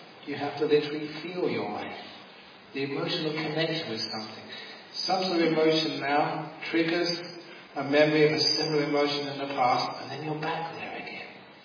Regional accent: London, United Kingdom; now in Australia; I grew up in West London. I was born just in West London, spent a lot of time in the Western London suburb of Shepherd's Bush. So when I came to Australia

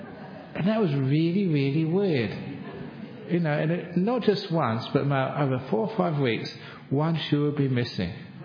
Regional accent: England, United Kingdom; just as a young man growing up in England

